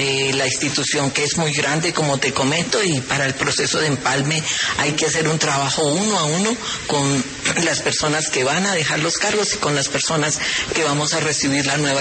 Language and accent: Spanish; Colombia; yo como colombiana tengo una responsabilidad